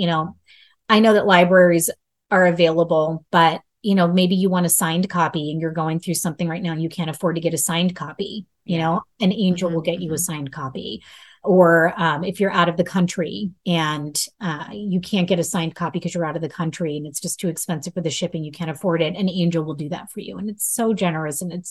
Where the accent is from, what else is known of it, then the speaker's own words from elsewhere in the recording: Minnesota, United States; One of the books is specifically for Minnesota because I have so many readers in Minnesota, my home state.